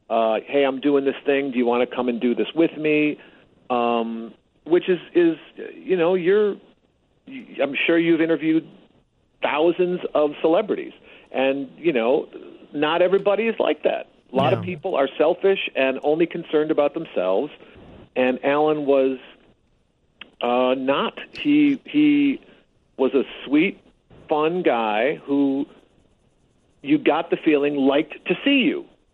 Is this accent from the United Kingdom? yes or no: no; Canada; being a Canadian